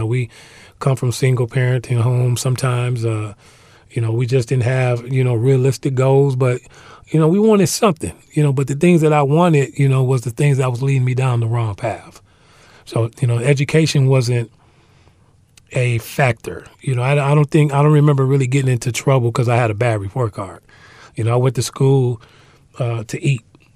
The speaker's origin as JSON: {"language": "English", "town": "Waukegan", "region": "Illinois", "country": "United States", "tie": "born or raised there", "said": "I grew up in the Illinois area, in the Wisconsin area. I grew up in Waukegan, Illinois. That is north of Chicago."}